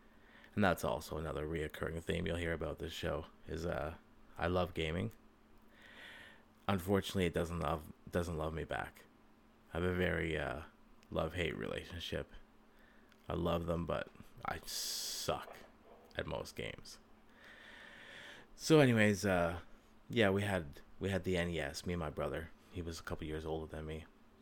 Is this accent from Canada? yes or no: yes; East Coast, Canada; born there; I was born on the East Coast of Canada. I'm in my 30s now.